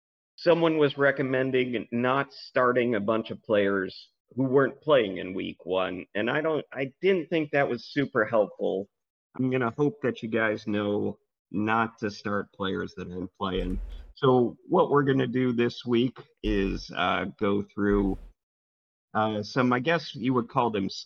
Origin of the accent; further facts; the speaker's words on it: Pacific Northwest, United States; I'm from the Northwest